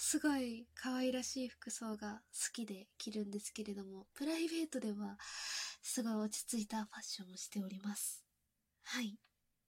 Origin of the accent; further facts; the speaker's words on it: Hokkaido, Japan; 出身は北海道です。今は北海道じゃないところに住んでいるんですけれども、方言で話すことは、何々だべさとか、そういう感じでは話さないんですけれども、